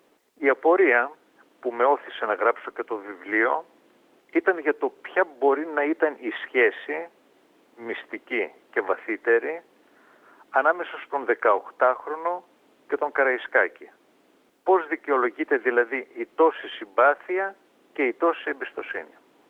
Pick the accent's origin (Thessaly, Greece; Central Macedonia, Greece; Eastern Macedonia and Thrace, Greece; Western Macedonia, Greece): Thessaly, Greece; Όταν ήμουν μικρός και ζούσα στο χωριό μου στο Βόρειο Πήλιο